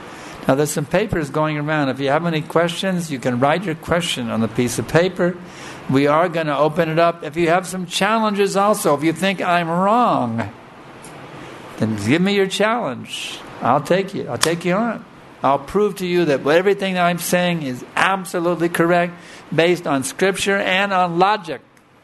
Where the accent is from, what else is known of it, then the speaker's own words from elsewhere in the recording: Texas, United States; I'm from Texas in the U.S. I'm from the United States, you see. I'm not born in India.